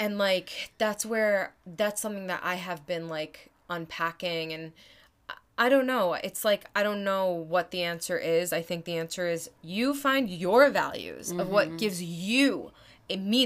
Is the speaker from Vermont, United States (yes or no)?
no; New York, United States; I'm a New Yorker through and through.